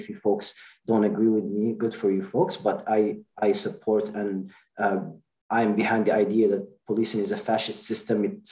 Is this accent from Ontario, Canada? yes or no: yes; Ottawa, Ontario, Canada; I moved to the neighborhood in August. I'm from Ottawa. I've been here since 2005 or so, but I moved in the neighborhood from Centertown in August.